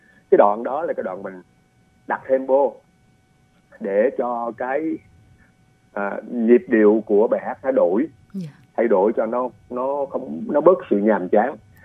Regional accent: Tuy Hòa, Phú Yên, Vietnam; moved away as an adult; also born or lived in Saigon; now in Canada; nhưng mà cũng để cho quý vị biết … là sinh trưởng tại Tuy Hòa, Phú Yên, thấy không? Khi mà lớn lên thì mình học đại học luật khoa của Đại học Sài Gòn, thấy không?

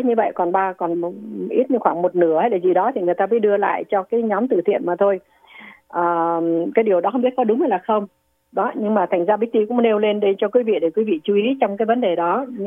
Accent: Northern Vietnam, Vietnam; now in United States; Tôi là người Bắc Kỳ chính thống, còn vợ tôi là người Nam Kỳ. Tôi qua Mỹ từ năm 75, lấy được bằng cấp tiến sĩ ở Mỹ.

